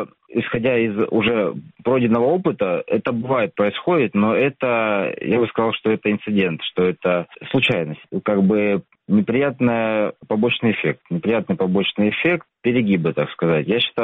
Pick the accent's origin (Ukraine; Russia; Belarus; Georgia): Russia; Veshenskaya, Rostov Oblast; now in Saint Petersburg, Russia; меня по отцу предки с Волгоградской области, с хутора Рассошинского, а по матери с Вешенской станицы Ростовской области. Сейчас я проживаю временно в Санкт-Петербурге, а вообще я уроженец Ростовской области.